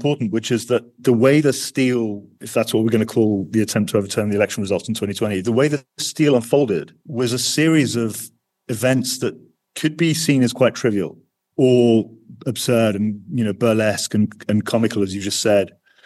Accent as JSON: {"language": "English", "country": "United Kingdom", "said": "I'm saying that as a Brit"}